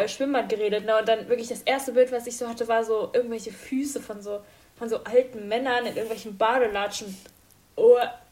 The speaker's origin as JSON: {"language": "German", "region": "Bavaria", "country": "Germany", "said": "Ja, ich komme aus Bayern."}